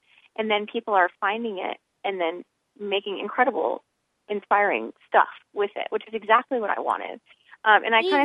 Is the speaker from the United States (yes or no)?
yes; Alabama, United States; My mom and I, I grew up in Alabama